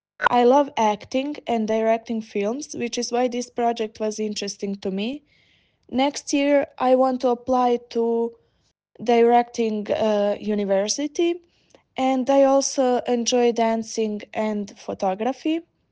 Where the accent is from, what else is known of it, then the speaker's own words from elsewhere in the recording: Serbia; I'm 19. I'm from Serbia and currently I'm in my gap year between high school and college.